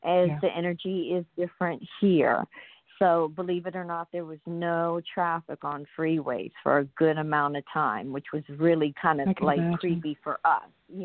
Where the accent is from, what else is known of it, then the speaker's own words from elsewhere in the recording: Louisiana, United States; now in Los Angeles, United States; not like the typical LA-er because I am from Louisiana and I grew up very different than people live out here.